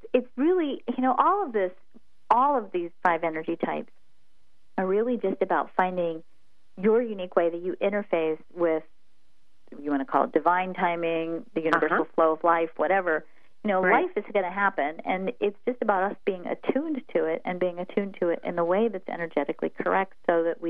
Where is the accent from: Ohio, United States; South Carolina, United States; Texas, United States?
Texas, United States; I'm a Texan